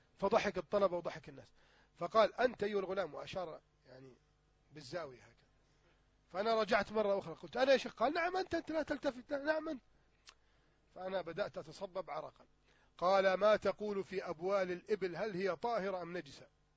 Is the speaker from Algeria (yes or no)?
no; Egypt; اليوم حياة الشباب عندنا في مصر